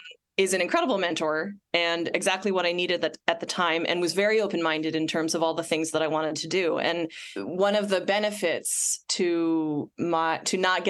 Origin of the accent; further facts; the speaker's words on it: Wisconsin, United States; I'm from the Midwest, Wisconsin originally, and there's a deep choral tradition here.